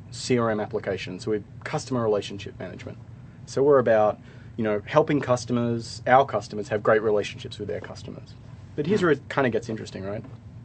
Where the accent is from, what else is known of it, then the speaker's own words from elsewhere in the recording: Australia; in my home country in Australia